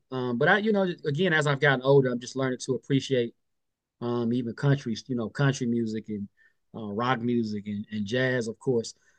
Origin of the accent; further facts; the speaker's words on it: Mississippi, United States; I grew up in Mississippi, in a small rural country area. I'm in a very musical family.